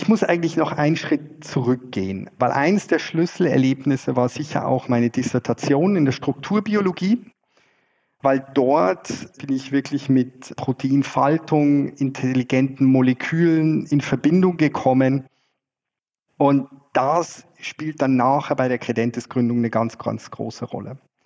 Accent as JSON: {"language": "German", "town": "Freising", "region": "Bavaria", "country": "Germany", "tie": "born or raised there", "also_born_or_lived": "Scotland", "moved": "as an adult", "lives_now": "Zurich, Switzerland", "said": "Ich komme ursprünglich aus Freising, in der Nähe von München. Bin dort aufgewachsen und bin dann zum Studium nach Schottland. Ich habe Chemie in Schottland studiert und bin dann nach meinem Chemiestudium zur Dissertation an die ETH nach Zürich. Habe mich in die Schweiz verliebt"}